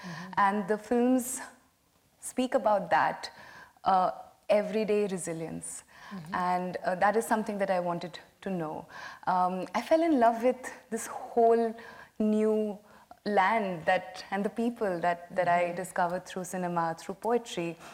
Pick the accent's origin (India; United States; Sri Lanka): India; Because that perspective of Iran is so rare, you know, of growing up in India.